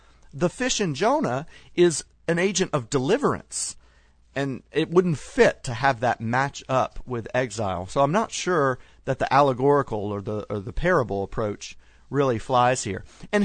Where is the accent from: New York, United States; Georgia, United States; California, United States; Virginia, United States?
Georgia, United States; Atlanta; born there; no, I was born in Atlanta, in the city proper.